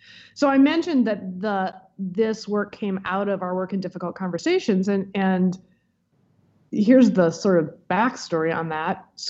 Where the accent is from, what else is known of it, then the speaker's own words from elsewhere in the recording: Iowa, United States; also born or lived in Nebraska; So I am from Iowa and Nebraska. I went to college in California. I came to law school at Harvard, and I never quite escaped.